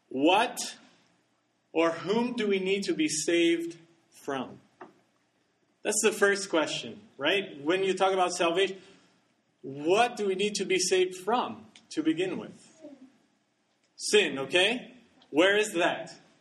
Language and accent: English; Brazil; now in United States; I grew up actually in Brazil. I'm not from here. My parents are from there, and we were born there. And I came here to Union, just to college, and stayed ever since, never left.